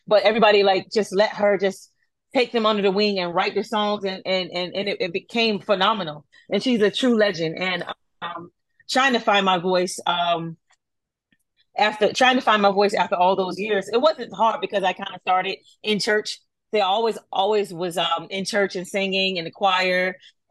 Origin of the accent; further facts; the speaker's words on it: United States; She's from London, I'm from the States, and she worked with a lot of people that I worked with years ago